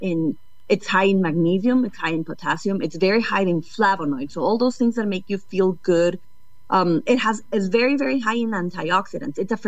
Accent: Ecuador; We're originally from Ecuador.

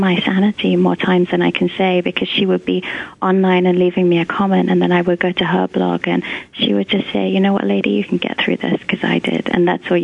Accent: England, United Kingdom; moved away; I've been in the States for 12 years now, so sometimes I find myself using really American expressions that I never would have used growing up in England.

